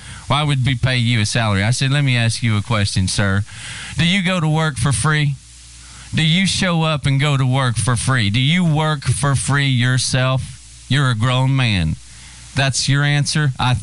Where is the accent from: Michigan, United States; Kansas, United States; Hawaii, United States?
Kansas, United States; Shawnee; I was raised in Shawnee, Kansas.